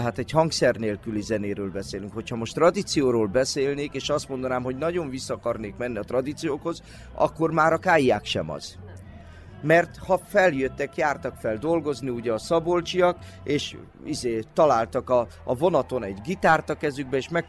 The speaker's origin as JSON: {"language": "Hungarian", "region": "Budapest", "country": "Hungary", "said": "Én például személy szerint generációkra visszamenőleg budapesti vagyok. Semmi közöm nincsen a úgymond vidéki élethez"}